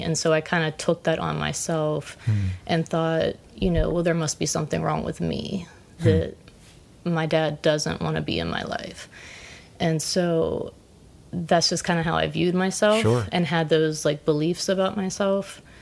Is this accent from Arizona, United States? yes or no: no; Pittsburgh, Pennsylvania, United States; I grew up here in Pittsburgh. Yeah, I've always been in Pittsburgh.